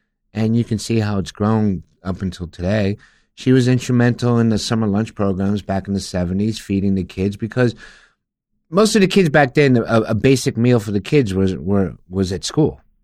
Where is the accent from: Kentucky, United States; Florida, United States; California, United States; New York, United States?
New York, United States; South Bronx; people ask me all the time when I travel the world, how was it growing up in the South Bronx?